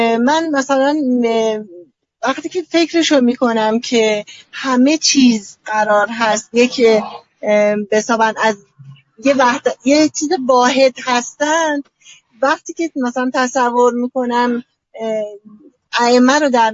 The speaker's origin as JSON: {"language": "Persian", "town": "Shiraz", "region": "Fars", "country": "Iran", "said": "من از شیراز."}